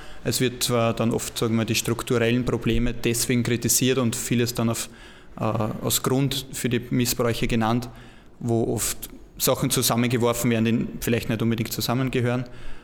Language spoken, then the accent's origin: German; Schöngrabern, Lower Austria, Austria; Ich bin aus dem Weinviertel, Bezirk Hollerbrunn, Schöngrabern.